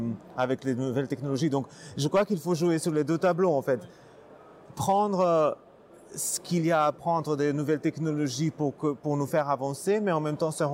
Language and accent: French; Slovenia; moi, je viens de Slovénie